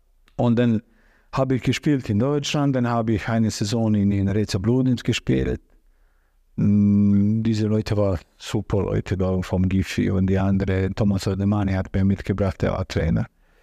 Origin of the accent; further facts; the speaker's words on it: Bosnia & Herzegovina; German is a second language; moved away as an adult; Ich bin geboren in Jugoslawien. Dieses Land gibt es nicht mehr, aber top. Dieses Land ist zerstört mit diesem Krieg.